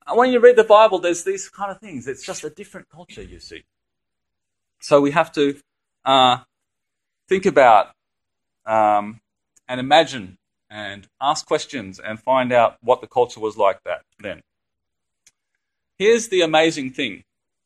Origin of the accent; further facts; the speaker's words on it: Indonesia; I grew up in Indonesia, but I went to a boarding school for missionaries. Okay, so I'm Western. Okay, I'm really Western. I like Asian food. I speak a bit of Bahasa